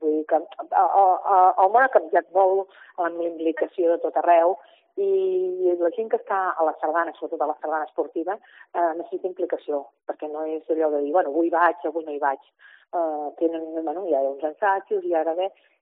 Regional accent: Terrassa, Catalonia, Spain; jo perquè personalment soc de Terrassa, no?

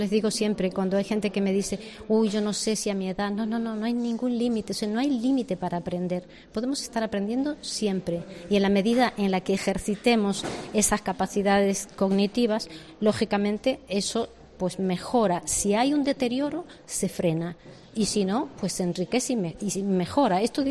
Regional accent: Argentina; accent: Argentine; moved away; la tenía lejos, porque yo soy argentina, ya se nota por mi acento, ¿no?

